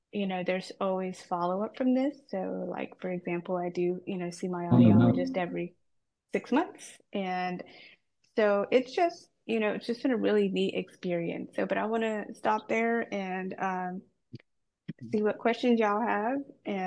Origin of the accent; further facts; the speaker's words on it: Clarksburg, West Virginia, United States; I grew up in Clarksburg.